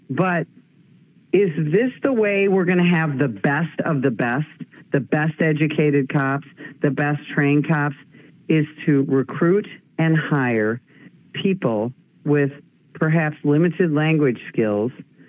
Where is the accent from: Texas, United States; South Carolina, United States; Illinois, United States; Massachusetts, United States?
Illinois, United States; I am born and raised in Illinois. I fled a few years ago